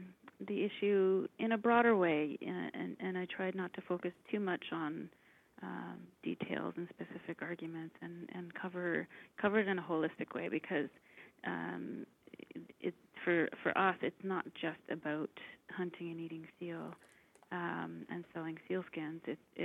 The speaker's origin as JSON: {"language": "English", "region": "the Arctic", "country": "Canada", "tie": "born or raised there", "said": "Well, I'm Inuit, I'm born and raised in the Arctic, I still live there, and, you know, we're the people of the seal."}